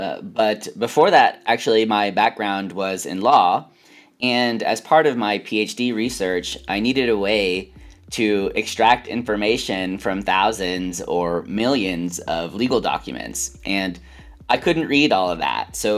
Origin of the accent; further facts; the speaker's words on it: Texas, United States; also born or lived in New York; That's right. I grew up in Texas. I spent my grad school years in New York.